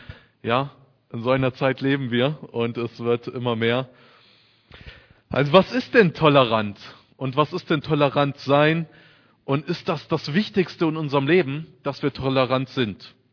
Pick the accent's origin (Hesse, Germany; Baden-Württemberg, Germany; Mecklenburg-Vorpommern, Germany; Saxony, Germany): Hesse, Germany; ich bin 31 Jahre alt und ich komme aus der Nähe von Kassel, aus Nordhessen.